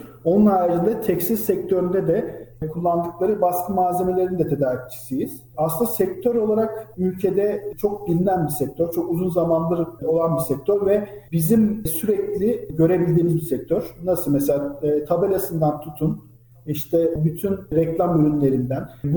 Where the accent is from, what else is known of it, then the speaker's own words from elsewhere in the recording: Ankara, Turkey; born there; Ben 1985 Ankara doğumluyum.